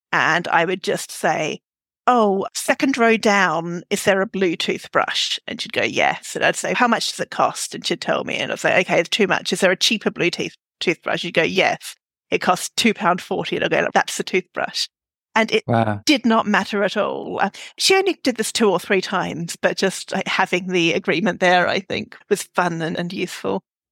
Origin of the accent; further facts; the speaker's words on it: Australia; now in England; And I've been here 15 years, but I am Australian and there's still bits of my sort of vocabulary and ways of forming sentences